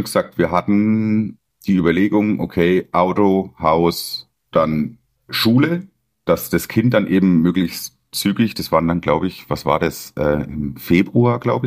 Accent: Coburg, Bavaria, Germany; also Coburg muss man dazu sagen, die Stadt, wo ich herkomme, ist quasi die Bratwurst-Hochburg Oberfrankens.

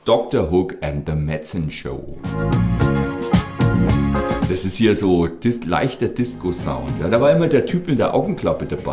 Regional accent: Selb, Bavaria, Germany; wenn wir kommen aus Selb, aus einer Stadt, wo die Leute früher da in den Fabriken geblockert haben ohne Ende.

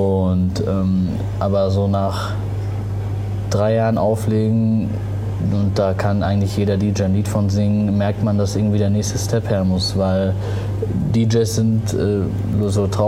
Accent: Arnsberg, North Rhine-Westphalia, Germany; Ich bin in Arnsberg aufgewachsen, lebe da immer noch. Das ist eine Kleinstadt in der Nähe von Dortmund.

